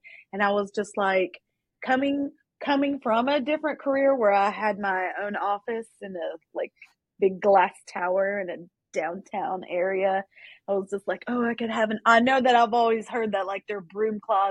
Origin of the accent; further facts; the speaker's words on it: the South, United States; Because number one, I'm Southern and we eat a lot of pork.